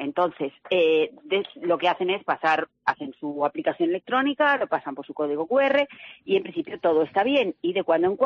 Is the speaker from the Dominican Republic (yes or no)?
no; Spain; porque realmente yo también soy española y también sé cómo está el país, no soy canaria